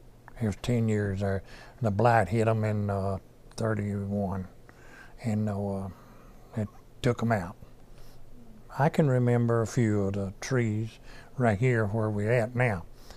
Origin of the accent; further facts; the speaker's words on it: Chestnut Ridge, Tennessee, United States; Well, I'm from Chestnut Ridge, Tennessee. So I was born here, August the 10th, 1930.